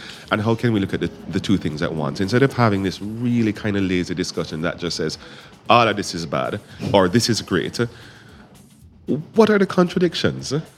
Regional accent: Jamaica; I'm Jamaican

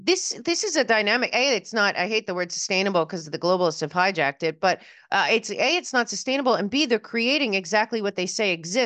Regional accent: New York, United States; Like I said, I come from New York City, so I know that very well.

